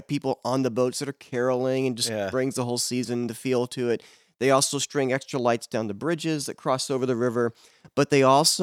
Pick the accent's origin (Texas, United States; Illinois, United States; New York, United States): Texas, United States; San Antonio; I grew up in San Antonio. And there's two things we would do usually for Christmas.